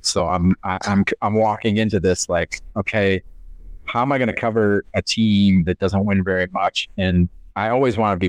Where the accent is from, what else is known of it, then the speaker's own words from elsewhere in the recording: Flint, Michigan, United States; I grew up in Flint, Michigan. So I'm a big Detroit Pistons fan